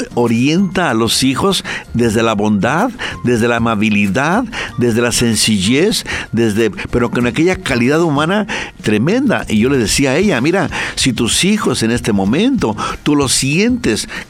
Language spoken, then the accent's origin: Spanish; Guadalajara, Jalisco, Mexico; now in Santa Cruz; en mi tierra, Guadalajara, caen tormenta más tormenta de rayos, Guadalajara, México.